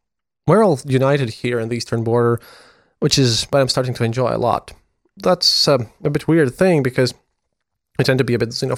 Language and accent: English; Latvia; English is a second language; after I told them that I'm a journalist from Latvia, I was given a free beer next to my coffee.